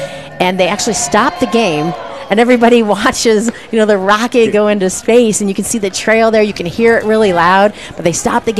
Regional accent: Cleveland, Ohio, United States; I was going to school at UCF, and I'm from Ohio, so I had no idea. We actually have a NASA right there in Cleveland where I am

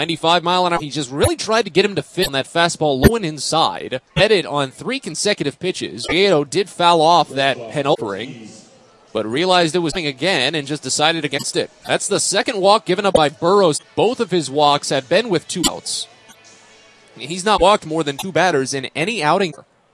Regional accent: St. Louis, Missouri, United States; because I'm from St. Louis, a Cardinals fan

